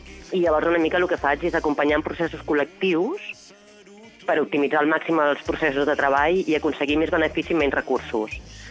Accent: Reus, Catalonia, Spain; jo soc de Reus

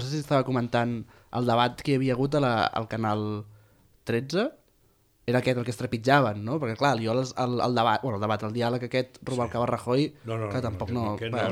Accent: Catalonia, Spain; Jo sóc fill del Vallès Oriental i a vegades fa una mica de paneta passejar-te per allà. Jo visc una urbanització

